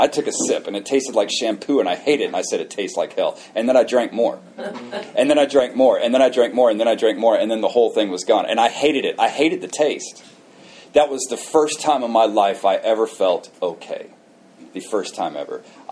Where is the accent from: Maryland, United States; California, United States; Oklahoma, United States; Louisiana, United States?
Oklahoma, United States; So I was born in Oklahoma, born and raised in Oklahoma.